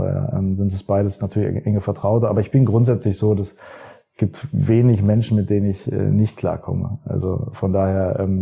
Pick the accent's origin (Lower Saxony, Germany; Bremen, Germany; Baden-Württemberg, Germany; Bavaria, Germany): Lower Saxony, Germany; Hanover; born there; Ich bin in Hannover geboren